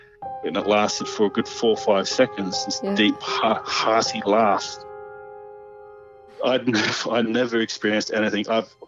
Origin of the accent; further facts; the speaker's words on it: Queensland, Australia; I grew up in the Blackall Range, so love nature and bushwalking and hiking and that sort of thing.